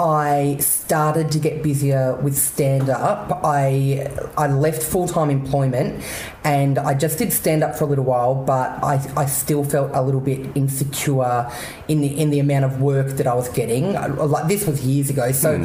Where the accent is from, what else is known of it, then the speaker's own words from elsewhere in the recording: Canberra, Australian Capital Territory, Australia; I grew up in Canberra. I lived there for 22 years. But I've come good.